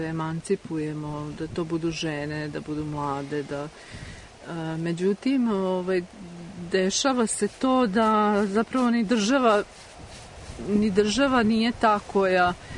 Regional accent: Bezdan, Vojvodina, Serbia; rođena sam tu u Bezdanu i svojim izborom ostala da živim u selu

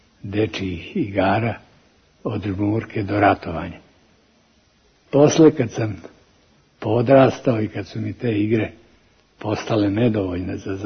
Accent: Belgrade, Serbia; ja sam proveo detinjstvo i prvu mladost na Savincu, u blizini sadašnjeg hrama Svetog Save.

